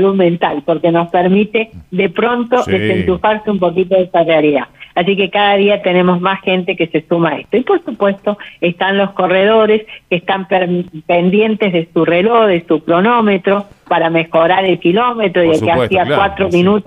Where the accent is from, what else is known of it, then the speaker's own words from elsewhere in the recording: San Luis, Argentina; que tantas veces salimos los corredores de acá de San Luis a otras provincias, sí, a invitar a que vengan y conozcan nuestra provincia, nuestra ciudad